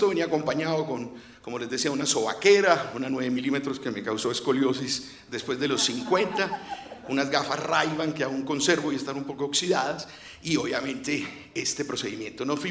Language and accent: Spanish; Cartagena, Bolívar, Colombia; accent: Cartagena; Tengo 54 años y ya tengo el acento cartagenero perdido.